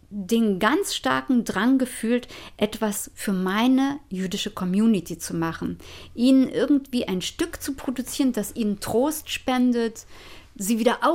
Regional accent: Berlin, Germany; born there; Juden, Istanbuler Juden. Und die wiederum sind hierher nach Berlin gekommen. Und ich bin dann in Berlin zur Welt gekommen.

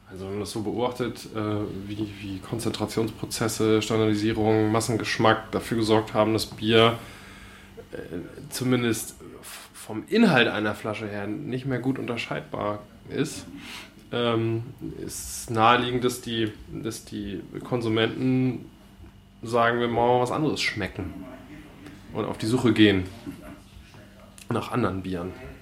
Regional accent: Northern Germany, Germany; Ich habe über Weizenbier gebloggt, lustigerweise, als Norddeutscher.

